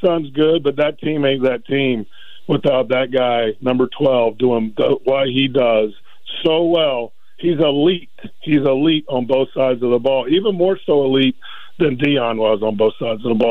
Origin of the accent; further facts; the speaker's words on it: Charlotte, North Carolina, United States; I mean, I'm from Charlotte. I'm from the Charlotte area.